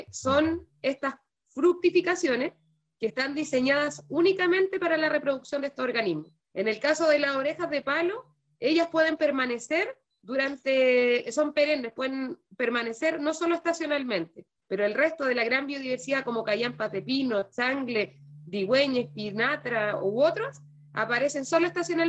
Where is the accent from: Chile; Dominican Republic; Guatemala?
Chile; Valdivia, Los Ríos; Yo que soy de Valdivia sería exótica.